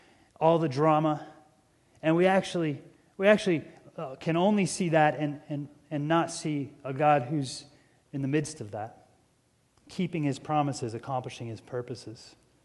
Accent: Seattle, Washington, United States; And I grew up in Seattle. I grew up close to the water, and I love to fish.

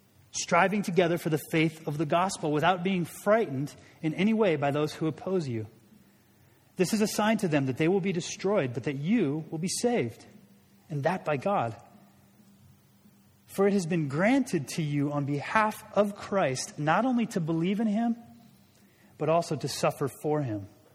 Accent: Portland, Oregon, United States; And you say, I'm from Portland.

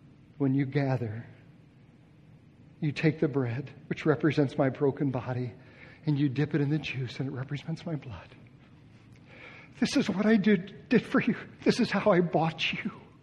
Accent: Japan; moved away; But I was raised in Japan, and so I just left my homeland. Japan was my home. And came to this country.

